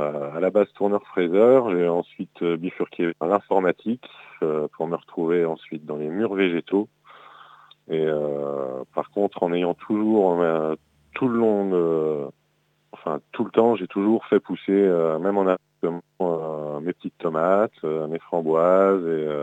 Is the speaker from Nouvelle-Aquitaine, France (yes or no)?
no; Grand Est, France; moved away as an adult; je ne suis pas landais depuis toujours. J'ai 39 ans, je suis né et j'ai grandi en Champagne-Ardenne, dans les campagnes de Champagne, dans l'Aube.